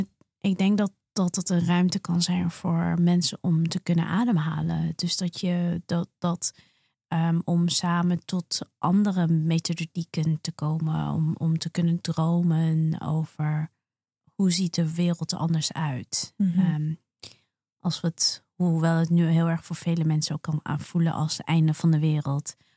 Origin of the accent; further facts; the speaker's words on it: Gelderland, Netherlands; now in Amsterdam, Netherlands; En dat zeg ik niet omdat ik in Amsterdam woon, maar ik kom letterlijk uit de Achterhoek. En zelfs van daaruit is het heel ver weg.